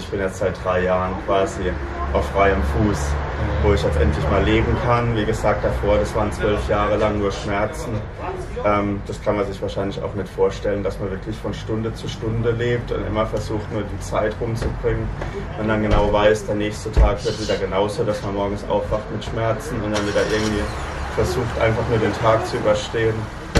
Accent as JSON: {"language": "German", "town": "Neustadt", "region": "Rhineland-Palatinate", "country": "Germany", "said": "Ich komme aus Neustadt, falls es jemand kennt, in Rheinland-Pfalz."}